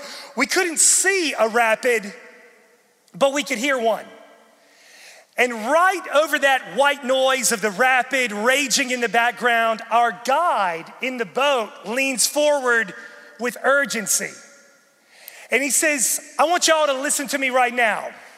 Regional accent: West Virginia, United States; I'm from West Virginia, wild and wonderful West Virginia.

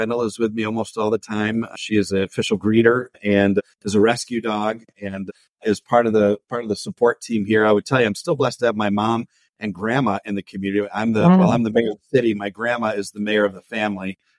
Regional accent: Michigan, United States; We recognize we're blessed. We have a beautiful state.

